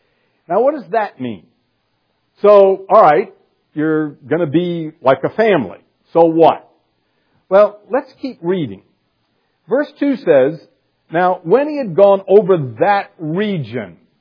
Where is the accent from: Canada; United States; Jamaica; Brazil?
United States; the South; Now, as you know, I grew up in the South, so I guess that's easy. You do it in the South.